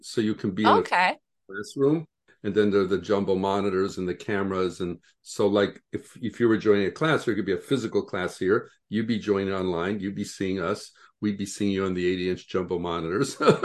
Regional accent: Denver, Colorado, United States; born there; In Denver, Colorado. Yeah. Yeah. Yeah. My parents emigrated from Greece

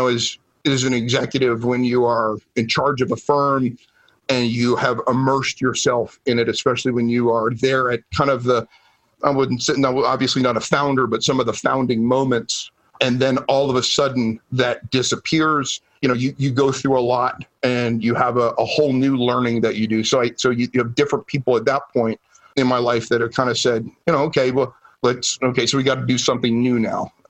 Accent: New Jersey, United States; Like I said, I grew up outside New York City in New Jersey

